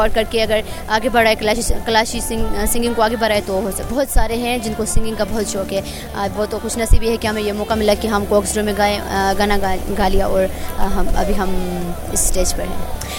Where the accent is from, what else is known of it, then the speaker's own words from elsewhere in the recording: Bumburet, Khyber Pakhtunkhwa, Pakistan; اور میں وادی بمبورے سے تعلق رکھتی ہوں.